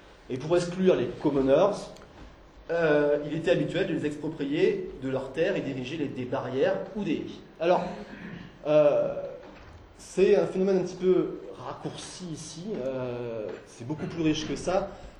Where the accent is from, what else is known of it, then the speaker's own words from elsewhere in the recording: Toulouse, Occitanie, France; je suis toulousain encore, c'est vrai que je vais parler de Toulouse